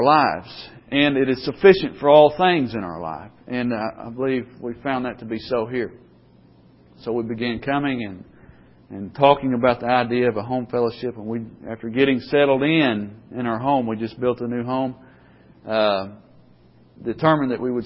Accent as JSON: {"language": "English", "town": "Cabot", "region": "Arkansas", "country": "United States", "tie": "born or raised there", "also_born_or_lived": "Searcy, Arkansas", "said": "I'm originally from Cabot, Arkansas, born and raised, born in Searcy, Arkansas, raised, went to high school here"}